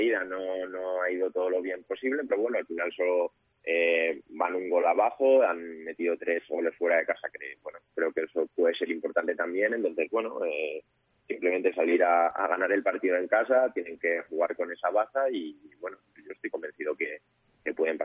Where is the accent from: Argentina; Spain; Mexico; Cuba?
Spain; Salamanca, Castile and León; estoy deseando, yo creo, como muchos salmantinos, el ver fútbol de Segunda B en Salamanca